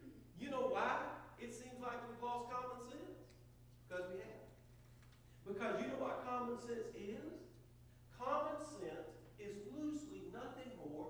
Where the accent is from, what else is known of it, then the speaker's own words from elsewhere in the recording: South Carolina, United States; No, I'm from Low Country, South Carolina. And growing up in Low Country, South Carolina, we used to go to, not that regularly, but we would go to some of the beaches on Edisto Island